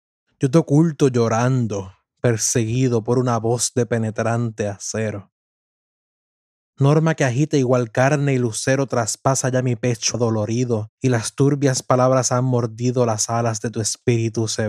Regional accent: Puerto Rico; explorando de igual forma los nacidos en mi tierra de Puerto Rico.

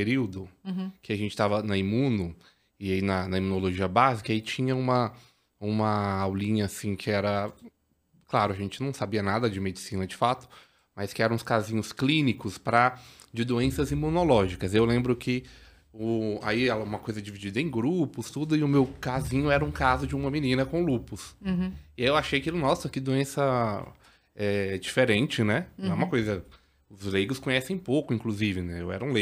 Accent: Minas Gerais, Brazil; eu sou de Minas, eu fiz faculdade lá, residência de clínica

